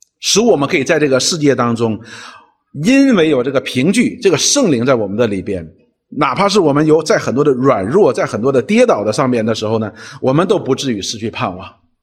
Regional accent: China; 对于我们中国人来讲，说天国进了，我们什么叫天国呢？西天还差不多。但是我们中国人呢讲的是那个

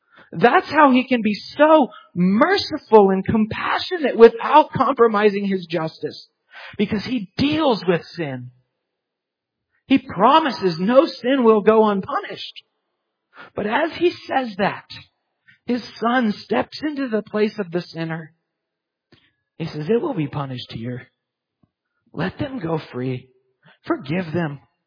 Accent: United States; I'm not going to trust in the fact that I'm an American and I love freedom and apple pie.

